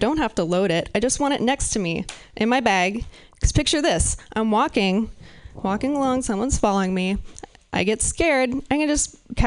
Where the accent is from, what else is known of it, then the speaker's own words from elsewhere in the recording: Pacific Northwest, United States; I'm from the Pacific Northwest. I have to be like passive aggressive about it.